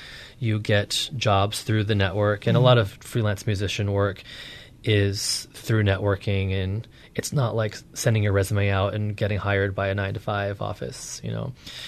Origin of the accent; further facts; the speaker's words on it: Rhode Island, United States; moved away as an adult; now in Greenwich, United States; Rhode Island.